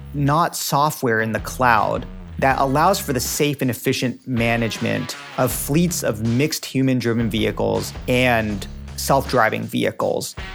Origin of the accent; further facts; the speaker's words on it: Cupertino, California, United States; I grew up in Cupertino